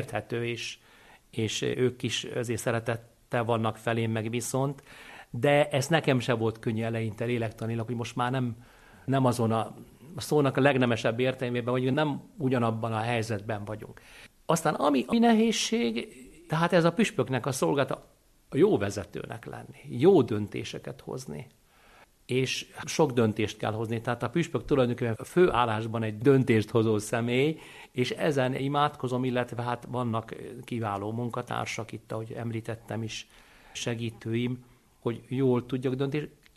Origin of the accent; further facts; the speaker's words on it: Hungary; Mondtam, hogy én Magyarországról vagyok